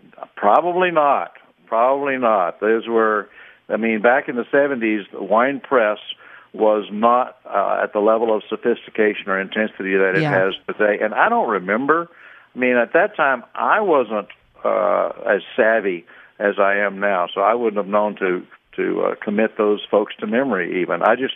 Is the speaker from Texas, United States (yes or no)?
yes; Texas, United States; thinking I was going to be a teacher and having to go back to school because I was raised in Texas.